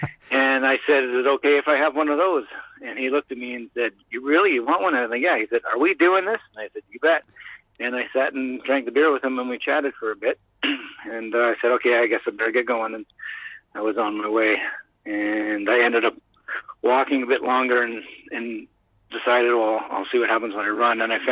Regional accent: Canada; And he saw this shirt, and so he knew I was from Canada

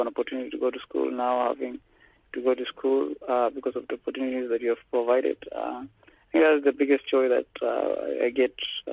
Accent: Kenya; born there; You know, I was born in Kenya

